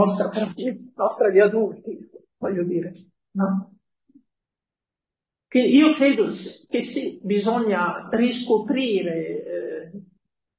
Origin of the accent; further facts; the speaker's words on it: Lombardy, Italy; also born or lived in Piedmont; Io vengo dalla Lombardia e poi ho vissuto in Piemonte